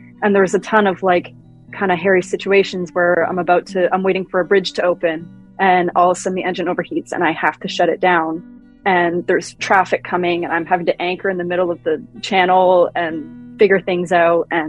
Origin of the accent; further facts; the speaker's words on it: Canada; was being Canadian, I had spent my time in the U.S.